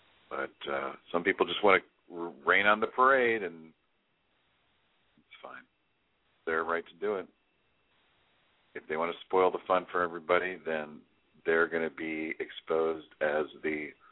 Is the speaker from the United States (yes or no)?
yes; San Francisco, California, United States; I'm from the San Francisco Bay Area.